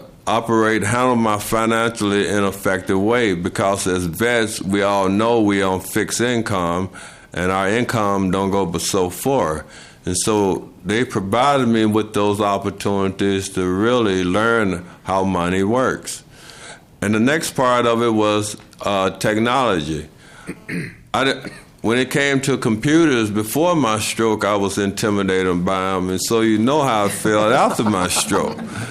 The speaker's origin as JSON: {"language": "English", "town": "Eagan", "region": "Minnesota", "country": "United States", "said": "retired type. I'm from Eagan, Minnesota."}